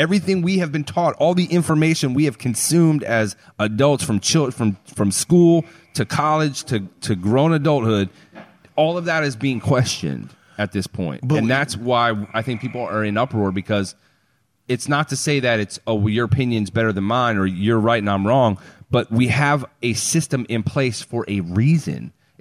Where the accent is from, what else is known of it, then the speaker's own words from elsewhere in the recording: United States; as a American, you hope that you have put people in the right positions to keep things moving on a positive and progressive path